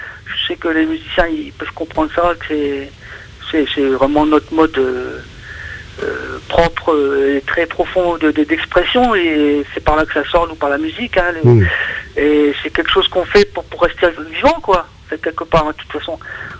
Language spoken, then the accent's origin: French; France; born there; Je suis né en France de parents andalous.